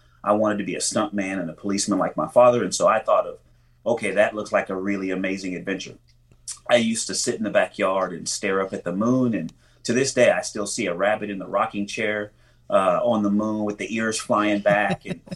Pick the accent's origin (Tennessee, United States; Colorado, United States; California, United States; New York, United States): California, United States; Pomona